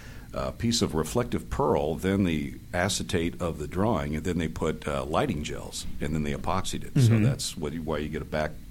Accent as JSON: {"language": "English", "town": "Walnut Creek", "region": "California", "country": "United States", "tie": "born or raised there", "said": "Well, I grew up in Walnut Creek, California. That's where I grew up. It was a very Leave It to Beaver type of town."}